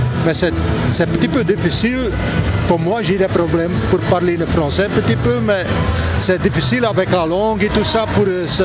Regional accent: Belgium; je pense que dans le futur, on a septembre et octobre pour commencer chez nous en Belgique

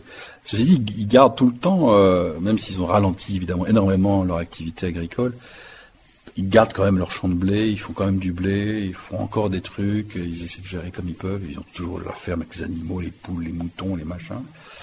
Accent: France; je suis à moitié belge, je suis français

